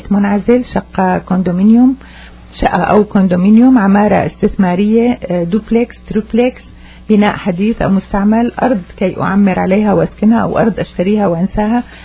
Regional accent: Syria; born there; انا دائما بقول انه مو مسقط راسي بس بسوريا، انا مسقط قلبي بسوريا

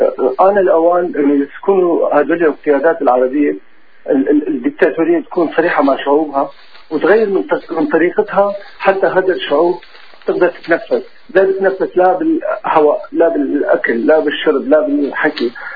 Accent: Syria; انا من سوري

